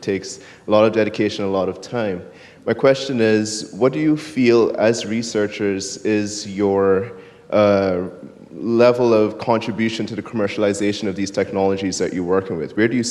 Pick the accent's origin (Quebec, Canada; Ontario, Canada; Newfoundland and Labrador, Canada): Ontario, Canada; Ottawa; from Ottawa, Canada, also a forum member.